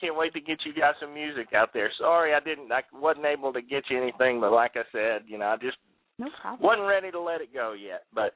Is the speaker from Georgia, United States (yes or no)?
yes; Georgia, United States; I am from Georgia. You need to speak slowly and clearly.